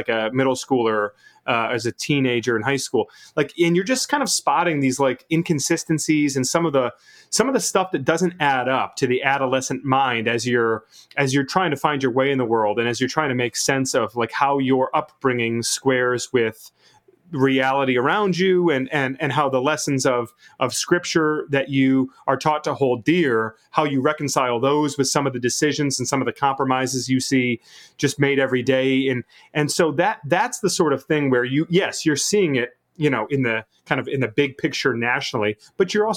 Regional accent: Michigan, United States; so I grew up in the Evangelical Presbyterian Church, the EPC, which is, you know, and in a small town, suburbs of Detroit, you know, it's a conservative white Republican town

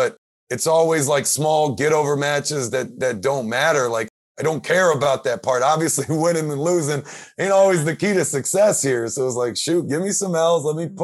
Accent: United States; You know, I say I'm American, I'm born and raised here

